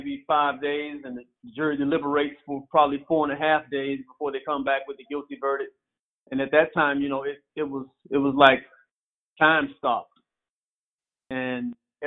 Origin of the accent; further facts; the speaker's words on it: Florida, United States; Since I'm from Florida, I'm saying Gatorade.